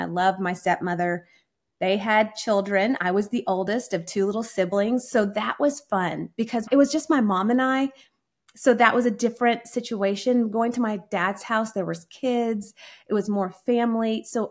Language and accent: English; Dallas, Texas, United States; So I grew up in Dallas, Texas. My mom's from Florida. My father is from Jordan.